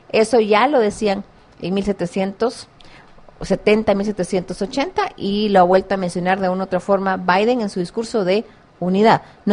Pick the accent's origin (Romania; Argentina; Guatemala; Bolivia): Guatemala; also born or lived in Netherlands